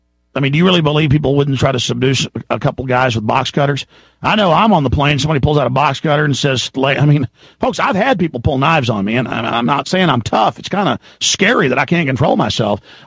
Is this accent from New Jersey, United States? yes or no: no; Dallas, Texas, United States; A lot of times I got in fights that people were just as crazy as I was growing up in Dallas.